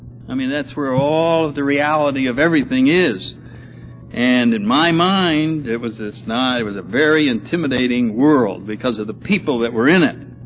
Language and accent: English; New Haven, Connecticut, United States; I grew up in New Haven, Connecticut, so I'm not far from where I grew up, and had very nice parents.